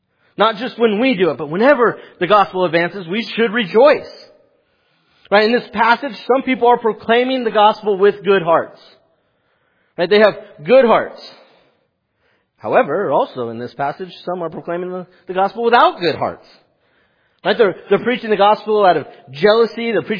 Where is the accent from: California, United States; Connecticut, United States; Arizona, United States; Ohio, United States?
California, United States; I'm from California, so that means that I believe every inch of Florida is covered with alligators.